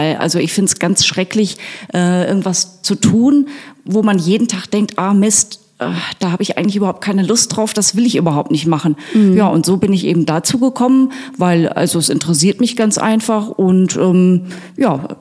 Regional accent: Tann, Hesse, Germany; Ich komme ursprünglich aus der Rhön, also ein kleines Städtchen bei Fulda, Tann.

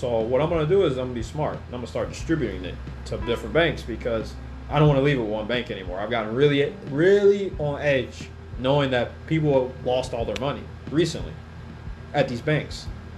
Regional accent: Anchorage, Alaska, United States; because, you know, I grew up in Alaska and Anchorage.

